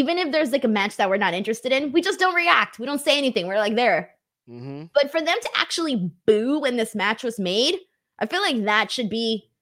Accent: Los Angeles, California, United States; I'm from Los Angeles. We're assholes over here.

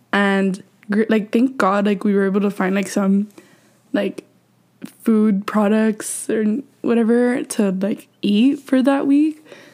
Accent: Texas, United States; So as you guys know, I'm from Texas, okay?

